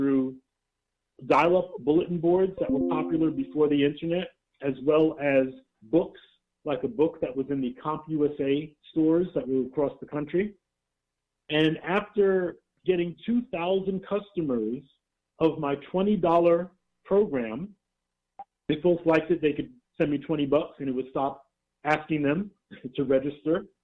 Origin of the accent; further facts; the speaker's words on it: Brooklyn, New York, United States; So my story really starts back in the late 1970s in Brooklyn. I was born and raised in Bed-Stuy